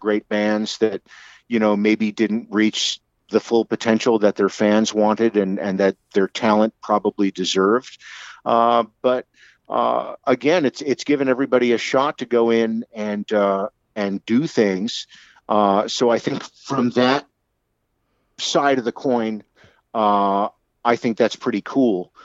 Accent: New Jersey, United States; Only because I grew up listening to great radio out of both Philadelphia and New York. Where I grew up in Jersey was an hour to each city, and even though the town I was in was mostly geared towards the New York market.

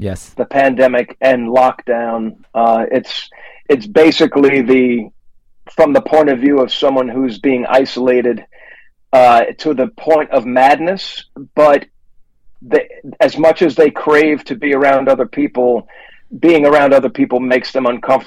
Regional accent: New Orleans, Louisiana, United States; We're from New Orleans, and there's a lot of groove music here that isn't even heavy metal or punk, just traditional New Orleans music

